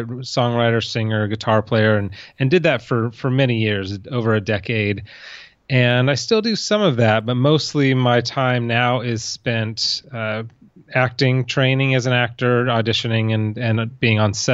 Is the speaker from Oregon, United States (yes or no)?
no; Huntington Beach, California, United States; also born or lived in San Diego / Vail, Colorado; I grew up not far from where I currently am. I grew up in Orange County, California, Huntington Beach.